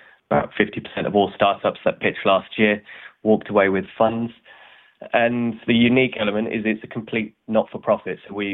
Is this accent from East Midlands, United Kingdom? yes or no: no; Milton Keynes, South East England, United Kingdom; I was born and bred in Milton Keynes